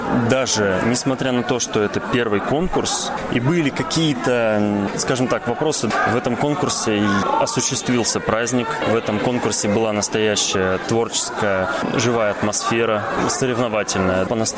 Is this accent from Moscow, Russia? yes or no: no; Syktyvkar, Komi Republic, Russia; now in Saint Petersburg, Russia; Я уроженец Сыктывкара, там я отучился в колледже искусств в классе Ольги Сосновской. Сейчас я учусь в консерватории в Питере имени Римского-Корского в классе Кузнецова Александра Николаевича.